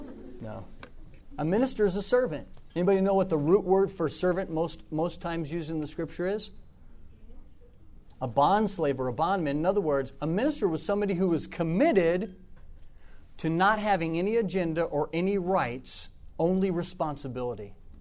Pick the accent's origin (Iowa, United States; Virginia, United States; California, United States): Iowa, United States; I can't go to the inner city. I'm from Iowa.